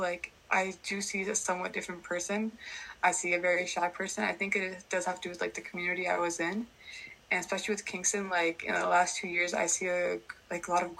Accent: India; first language Punjabi; English is a second language; I'm very happy with that accent because that is my background. I'm Indian. I'm very proud of it. And also, like, as a kid, like, I speak Punjabi, that is my mother tongue

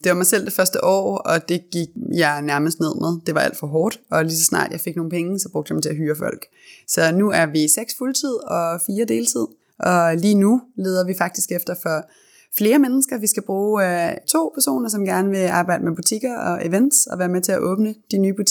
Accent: Copenhagen, Capital Region of Denmark, Denmark; Jeg er fra Christianshavn. Ikke bare identificerer mig ikke som københavner, men som christianshavner. Det er the hardcore middle af byen.

